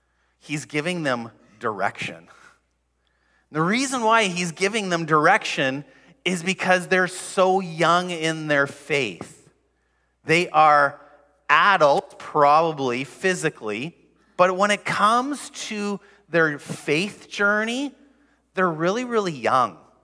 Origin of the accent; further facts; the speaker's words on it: North Delta, British Columbia, Canada; I grew up mainly in the Lower Mainland, North Delta. But I did majority of my college years in Minneapolis.